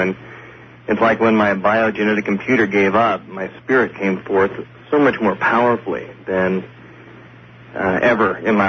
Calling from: Vancouver, Washington, United States; I'm calling from Vancouver, Washington.

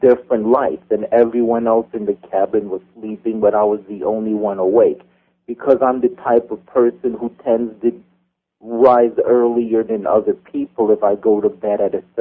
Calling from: New York City, New York, United States; I'm calling from New York City.

